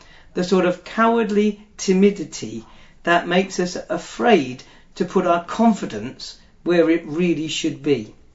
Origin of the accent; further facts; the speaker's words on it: Colchester, East of England, United Kingdom; my hometown of Colchester as a young man.